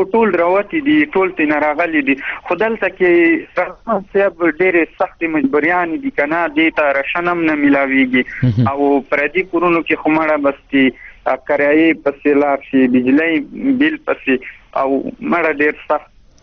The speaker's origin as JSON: {"language": "Pashto", "town": "Chingai", "region": "Khyber Pakhtunkhwa", "country": "Pakistan", "said": "زه خو خاص د کرم ایجنسۍ سره کلی مې چینګۍ ده"}